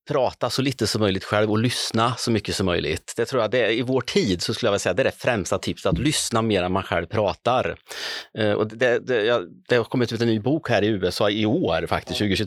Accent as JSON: {"language": "Swedish", "town": "Björneborg", "region": "Värmland", "country": "Sweden", "tie": "born or raised there", "said": "Jag har ju med mig så mycket från Björneborg."}